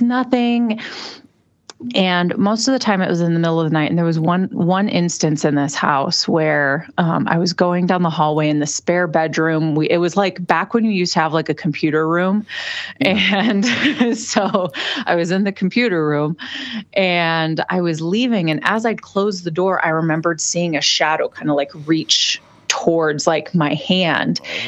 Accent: Las Vegas, Nevada, United States; I grew up in Las Vegas, Nevada

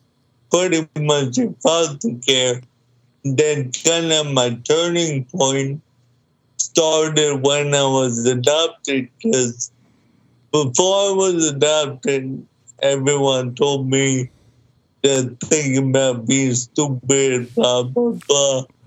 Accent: Baltimore, Maryland, United States; I grew up in Baltimore, and I was adopted at the age of 11.

